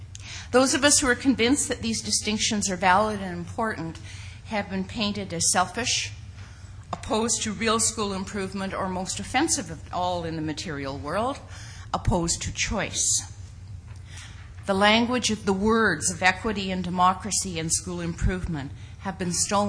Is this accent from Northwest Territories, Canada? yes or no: no; Ontario, Canada; even though I come from Ontario, you guys do have your work cut out for you here.